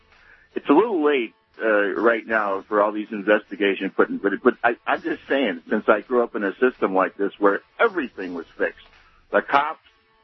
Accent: Cicero, Illinois, United States; Now, wait a second. I grew up in Cicero. Cicero.

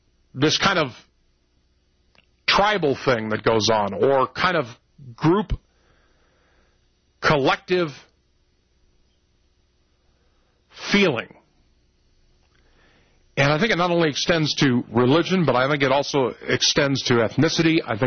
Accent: United States; That's for me to do because I'm an American.

